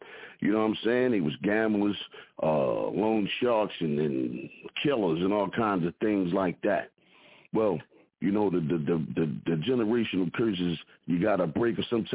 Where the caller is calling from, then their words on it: Philadelphia, Pennsylvania, United States; representing from the Broad Street Bully side of Philadelphia